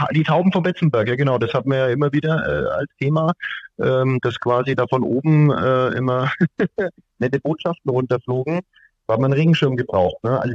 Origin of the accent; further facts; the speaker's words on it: Bavaria, Germany; also born or lived in Nuremberg; ich bin im Landkreis Fürth aufgewachsen und in Nürnberg geboren.